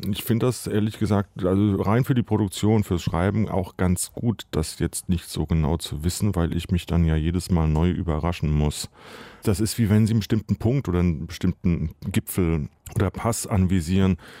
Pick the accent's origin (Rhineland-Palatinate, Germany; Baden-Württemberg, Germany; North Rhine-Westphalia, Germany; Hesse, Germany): Hesse, Germany; Friedberg; um meine Heimatstadt Friedberg in der Wetterau herum